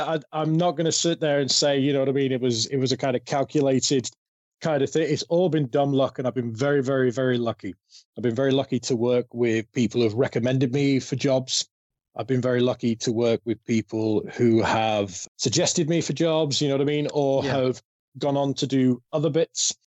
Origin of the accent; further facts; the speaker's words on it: United Kingdom; And being British and, you know what I mean, like going thin line between madness and genius and stuff like that.